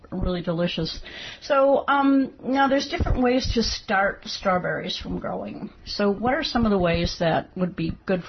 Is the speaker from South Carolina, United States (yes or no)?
no; Michigan, United States; I came from Michigan, so I was able to grow strawberries, and they came back.